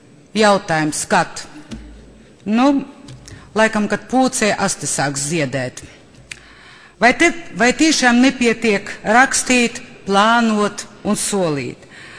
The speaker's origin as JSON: {"language": "Latvian", "region": "Latgale", "country": "Latvia", "tie": "born or raised there", "said": "no Latgales manas dzimtās zemes no mana dzimtā reģiona ir pazudusi piektā daļa iedzīvotāja"}